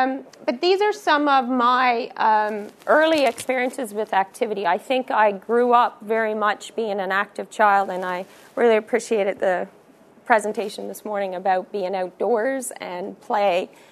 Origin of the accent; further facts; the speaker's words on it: Edmonton, Alberta, Canada; I'm from Edmonton, Alberta, Canada.